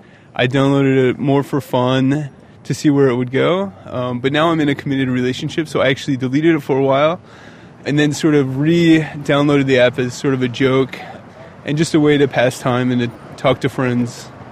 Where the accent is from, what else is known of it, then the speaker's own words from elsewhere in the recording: North Carolina, United States; I'm 30 years old. I work in real estate, and I am from North Carolina.